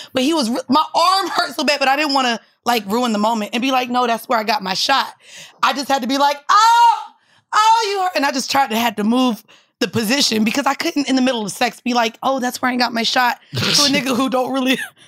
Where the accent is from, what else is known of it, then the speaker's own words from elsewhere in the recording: Orlando, Florida, United States; Well, I say I'm from Orlando because that used to be a thing. We used to feel the sonic booms. We could see the spaceship go up in the air.